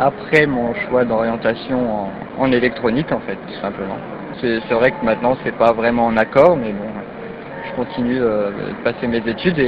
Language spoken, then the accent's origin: French; Grand Est, France; je viens de Champagne-Ardenne